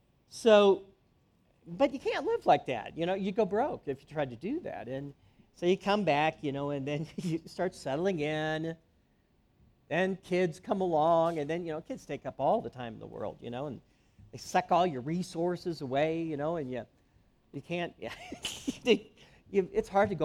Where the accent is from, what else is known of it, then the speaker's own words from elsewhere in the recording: St. Louis, Missouri, United States; When I grew up in St. Louis, our home's heating system, when I was a child, was upgraded to an oil-burning furnace.